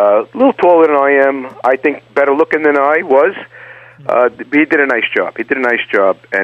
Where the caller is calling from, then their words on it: Oyster Bay Cove, New York, United States; I'm calling from my office in Oyster Bay Cove, Long Island.